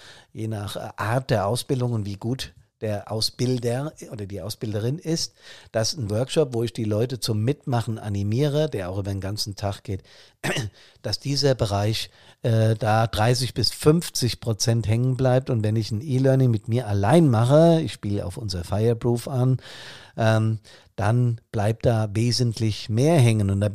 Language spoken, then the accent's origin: German; Hesse, Germany; Hessen, mein Heimatbundesland